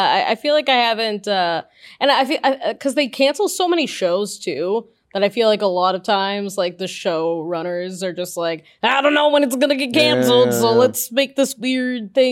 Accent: East Coast, United States; because I'm from the East Coast

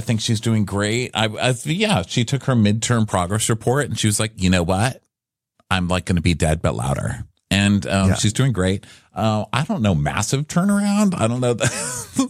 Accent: New York, United States; The Hamptons is home for me. Like, I'm from New York. It's literally my happiest place.

